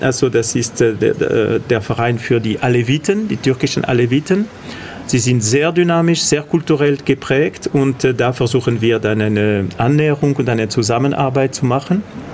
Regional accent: Barcelona, Catalonia, Spain; German is a second language; moved away; also born or lived in France; Also wie mein Name das schon verrät, bin ich kein Schwabe. Ich komme aus Barcelona, bin Spanier. Meine Verwandte würden sagen, nein, du bist Katalaner. Also ich komme aus Katalonien

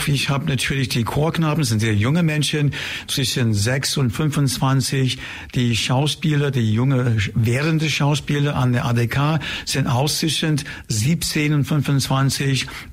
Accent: Chicago, Illinois, United States; accent: American; German is a second language; now in Germany; Ich komme aus Chicago. Ich bin seit vielen Jahren hier natürlich, aber ich komme aus Chicago, mein Vater und sein Vater auch, alle aus Chicago.

